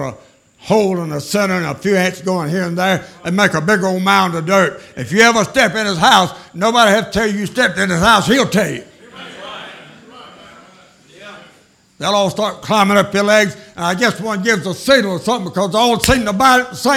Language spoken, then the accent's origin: English; Georgia, United States; now in Greenville, United States; I was born and raised in Fiat country. Down in South Georgia.